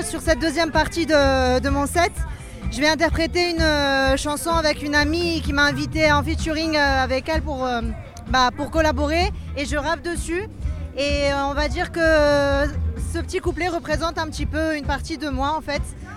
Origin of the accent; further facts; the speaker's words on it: Quito, Pichincha, Ecuador; puisque c'est de là que je viens de Quito, la capitale en Équateur, c'est à 2800 mètres d'altitude